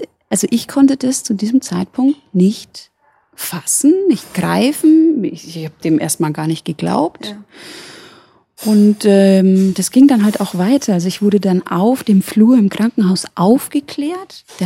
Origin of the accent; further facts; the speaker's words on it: Bavaria, Germany; moved away as an adult; also born or lived in Munich; ich bin eigentlich aus Franken, bin dann aber für meinen Traumjob, nämlich fürs Fernsehen, nach München umgezogen und habe dort auch so 10, 11 Jahre in dem Job gearbeitet